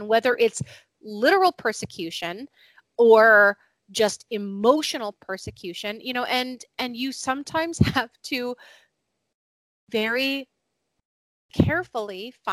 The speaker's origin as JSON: {"language": "English", "region": "Ohio", "country": "United States", "tie": "born or raised there", "also_born_or_lived": "Phoenix, Arizona", "moved": "as an adult", "said": "So born and raised in the U.S. So I was born and raised in Ohio. And then as an adult, I ended up later in Phoenix, Arizona."}